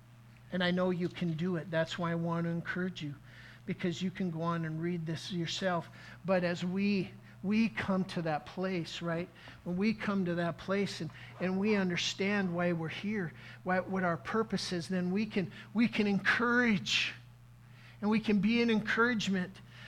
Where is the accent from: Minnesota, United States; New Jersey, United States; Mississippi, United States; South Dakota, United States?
Minnesota, United States; I've told you over and over again that we grew up on the Indian reservation in northern Minnesota.